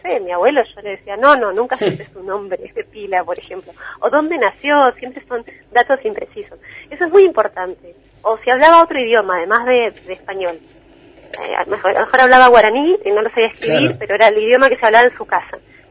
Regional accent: Argentina; como argentinos

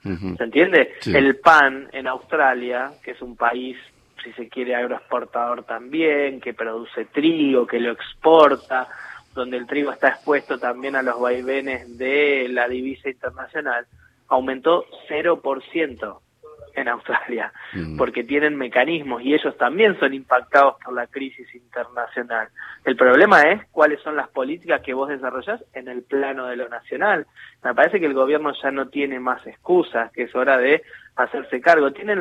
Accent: San Martín, Buenos Aires Province, Argentina; yo soy de San Martín, nosotros en un año en San Martín abrimos 14 comedores

